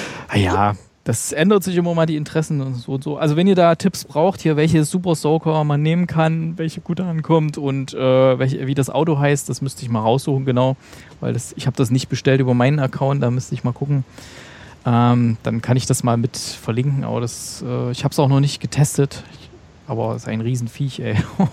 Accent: Saxony, Germany; In der Nähe von meiner Heimat ist ja Grimmitschau

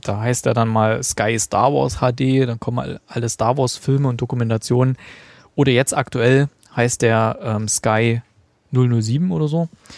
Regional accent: Germany; Und ich bin ja in der DDR groß geworden.

